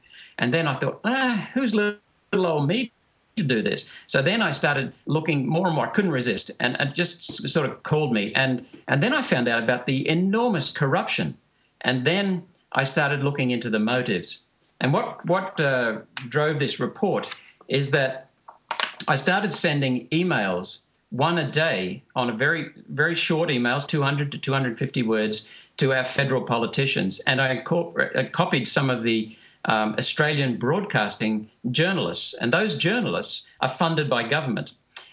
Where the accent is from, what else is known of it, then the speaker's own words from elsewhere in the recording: India; born there; First of all, I was born in India.